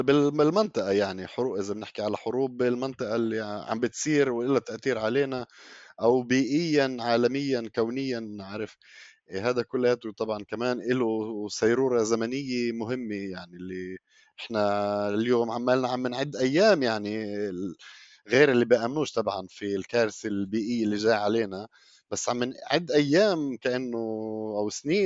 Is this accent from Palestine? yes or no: yes; Palestine; نفس الشيء بالنسبة ل هالقد كتير أوجه اجتماعية لحياتنا كفلسطينيين